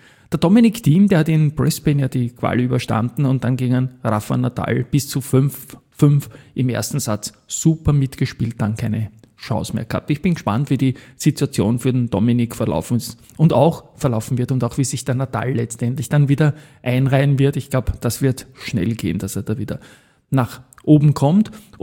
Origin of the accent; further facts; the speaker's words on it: Austria; als Österreicher bin ich natürlich ein großer Fan